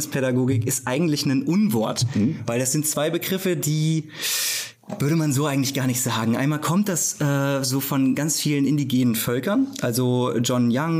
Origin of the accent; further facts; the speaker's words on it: Fulda, Hesse, Germany; Ich bin bei Fulda aufgewachsen, bin hier zur Schule gegangen